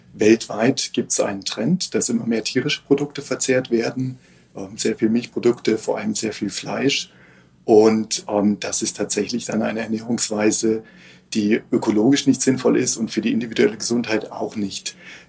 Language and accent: German; Heidelberg, Baden-Württemberg, Germany; ich komme ja eigentlich aus Heidelberg, wo wir uns einbilden, dass wir schon fast aus dem mediterranen Süden kommen.